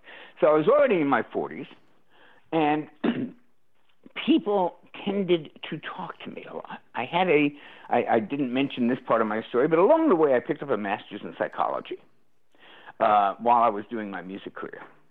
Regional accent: New York City, New York, United States; And then one day I was actually doing a show in my hometown of New York City

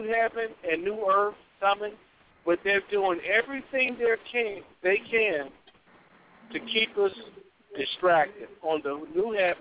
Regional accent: Pasadena, California, United States; Now, I'm from Pasadena, California, where they made the the thing that went to Mars, right?

